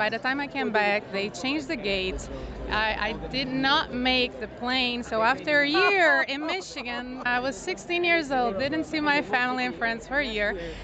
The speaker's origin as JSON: {"language": "English", "country": "Brazil", "said": "So back in 2008, I was an exchange student in Michigan, and I'm from Brazil"}